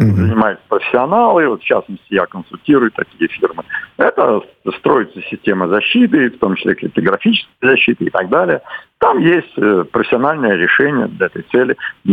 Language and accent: Russian; Kostroma, Kostroma Oblast, Russia; я вот из Верхней Волги, Кострома. Чай корова-то пила, брюхо-то холодное. Вот так у нас говорят